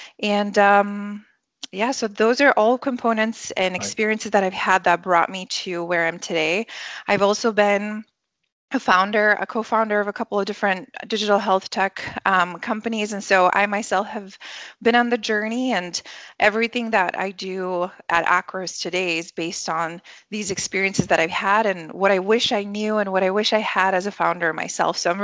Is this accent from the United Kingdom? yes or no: no; Bulgaria; English is a second language; now in United States; I was born and raised in Bulgaria. I grew up in Eastern Europe. And then my family and I went through the immigration journey and moved to the US over 20 years ago now.